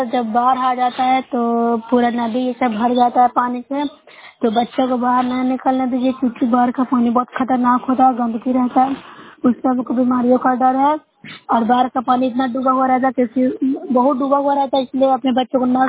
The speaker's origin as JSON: {"language": "Hindi", "region": "Bihar", "country": "India", "said": "मैं नुसरत ब्लॉक से हूँ, जिला नालंदा के निवासी हूँ।"}